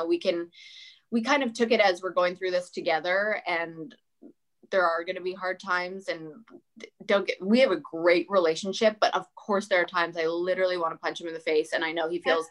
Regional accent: Canada; now in United States; I'm also Canadian.

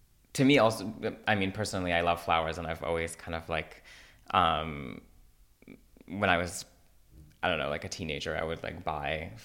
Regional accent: Yokneam, Northern District, Israel; Fire Island and where I grew up in Yokneam, like facilitated that connection.

